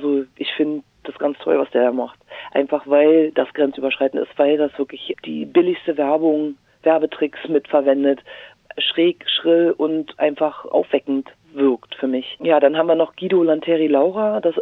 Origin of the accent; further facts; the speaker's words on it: Halberstadt, Saxony-Anhalt, Germany; Also ich bin in Halberstadt aufgewachsen, viele von meinen Freunden leben da, meine Familie natürlich auch.